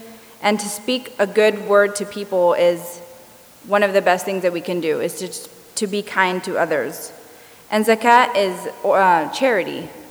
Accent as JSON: {"language": "English", "country": "United States", "tie": "born or raised there", "said": "I grew up in the United States."}